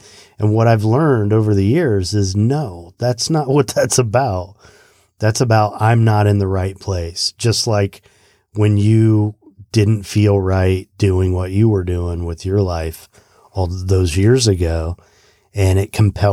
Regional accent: United States; I love being an American and what that all means, but the work ethic, the way we work in this country

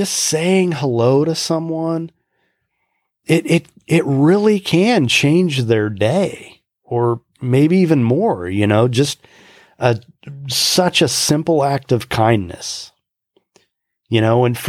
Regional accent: Indiana, United States; And I'm from Indiana.

